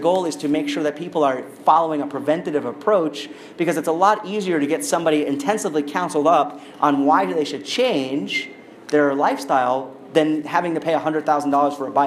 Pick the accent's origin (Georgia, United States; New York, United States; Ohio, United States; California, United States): New York, United States; When I grew up in New York, if you went out for tofu in the Chinese food restaurant